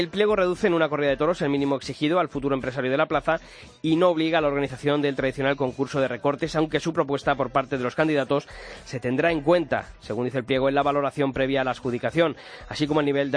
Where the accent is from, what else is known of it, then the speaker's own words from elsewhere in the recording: Madrid, Community of Madrid, Spain; hoy voy a tirar para mi tierra. Y vamos a hablar con dos novilleros de aquí, de Madrid.